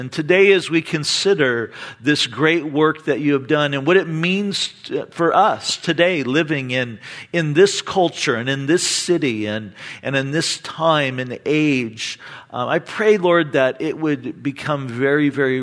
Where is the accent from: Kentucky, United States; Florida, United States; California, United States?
California, United States; Santa Ana; when I was growing up in Santa Ana